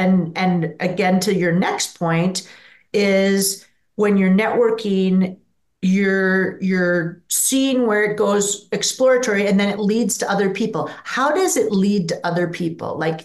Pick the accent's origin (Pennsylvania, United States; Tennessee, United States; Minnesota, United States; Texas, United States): Minnesota, United States; No wonder people don't think I'm a Minnesotan